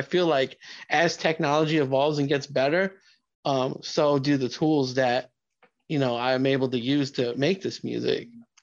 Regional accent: Pekin, Illinois, United States; he lived in my hometown of Pekin

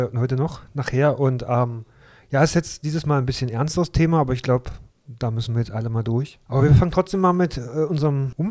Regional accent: Schönebeck, Saxony-Anhalt, Germany; Meinst du meine Heimatstadt Schönebeck?

